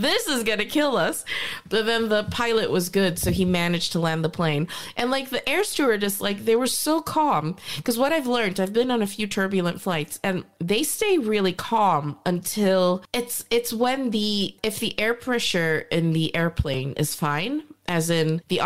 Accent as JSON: {"language": "English", "town": "Gothenburg", "region": "Västra Götaland", "country": "Sweden", "tie": "born or raised there", "said": "So everybody ended up, Gothenburg, yeah."}